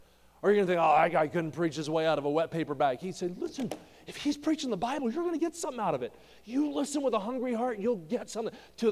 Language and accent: English; New Jersey, United States; When I was growing up in New Jersey, I grew up about 20 minutes across the river from Philadelphia.